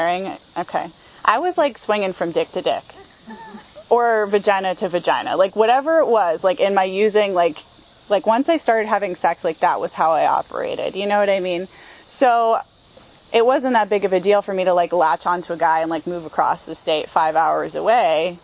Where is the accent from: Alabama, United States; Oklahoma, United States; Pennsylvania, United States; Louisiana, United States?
Pennsylvania, United States; King of Prussia; So I'm not actually from this half of the state. I'm originally from the King of Prussia area, which is, if you don't know where it is, it's near Philadelphia.